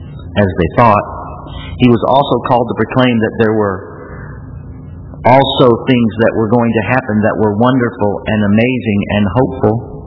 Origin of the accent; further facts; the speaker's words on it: United States; Maybe it's because I'm an American and I've never been conquered.